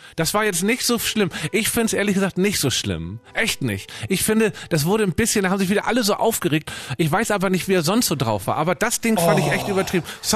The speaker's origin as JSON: {"language": "German", "region": "Northern Germany", "country": "Germany", "said": "Bei uns heißen die auch Schmalzkuchen in Norddeutschland."}